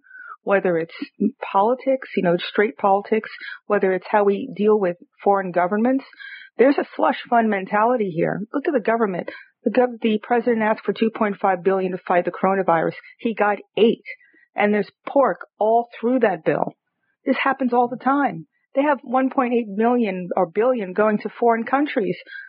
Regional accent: Brooklyn, New York, United States; Well, see, I'm from Clinton Hill, so I don't know the other part of it.

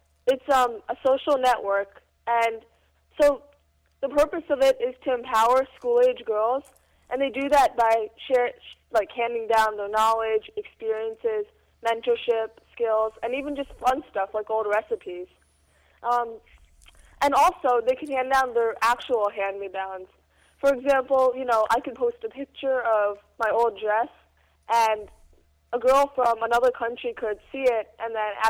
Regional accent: New Jersey, United States; Oh, so I'm in eighth grade. I'm from New Jersey.

